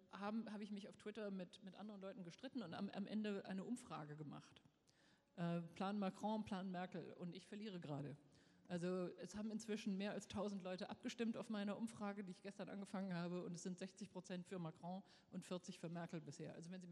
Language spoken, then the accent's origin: German; Germany; das sage ich als Deutsche sehr bewusst